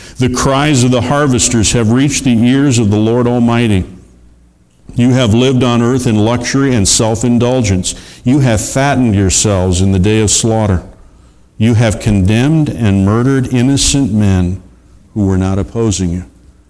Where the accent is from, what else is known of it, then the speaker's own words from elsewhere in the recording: Chicago, Illinois, United States; But then I grew up in the Chicago area